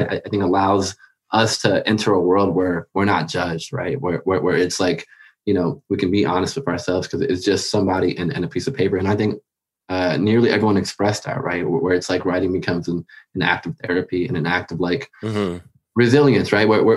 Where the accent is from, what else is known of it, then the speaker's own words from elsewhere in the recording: Los Angeles, California, United States; the experiences of growing up in Los Angeles. And also, you know, for a lot of us who grew up here